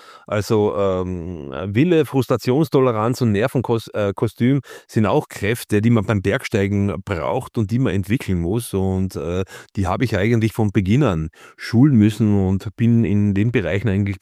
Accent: Carinthia, Austria; Also ich bin in Kärnten geboren und habe das Klettern in den Grenzbergen zu damals Jugoslawien, heute Slowenien begonnen, dann in den Karawanken.

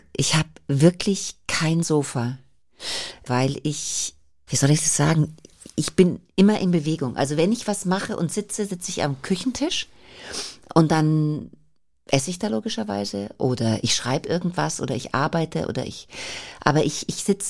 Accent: Neuried, Germany; Bei uns zu Hause in Neuried.

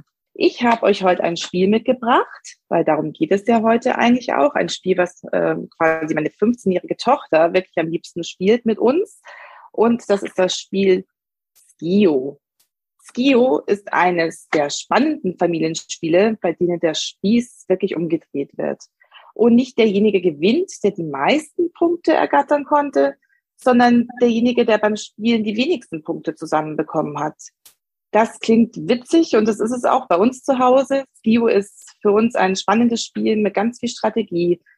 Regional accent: Munich, Bavaria, Germany; Ich bin aus München. Ich bin Mutter von 2 wunderbaren Kindern.

